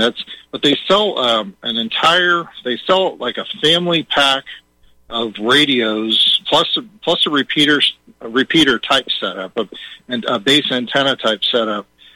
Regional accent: California, United States; moved away; I mean, I'm actually from California. I've been here in Western Wyoming for about 4 years.

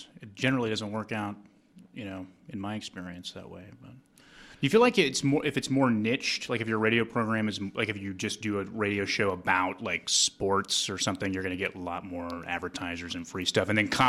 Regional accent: Fort Worth, Texas, United States; I'm from Fort Worth.

